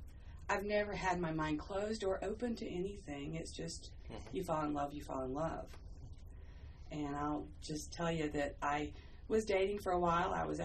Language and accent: English; Hickory, North Carolina, United States; Because I was raised in Hickory.